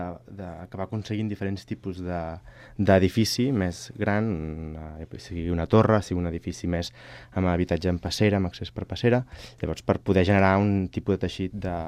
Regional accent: Berga, Catalonia, Spain; nosaltres som de la Catalunya Central, jo soc de Berga

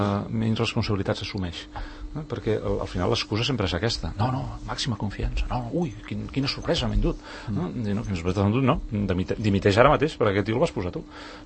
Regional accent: Catalonia, Spain; Escolta'm, si tan bons som els catalans

